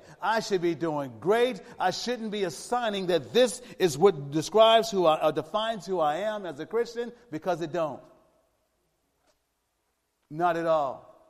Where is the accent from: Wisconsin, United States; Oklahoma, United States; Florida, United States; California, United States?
California, United States; Los Angeles; I remember growing up in the Jordan Down housing projects in Watts.